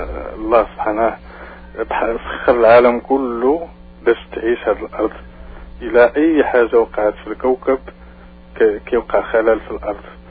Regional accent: Morocco; أنا من المغرب

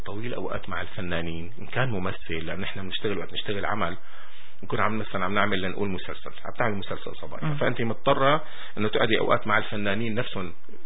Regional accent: Syria; also born or lived in Egypt; أنا سوري بس إنه بمصر ما بيتقبلوا حدا. أنا اشتغلت بمصر مثلا.

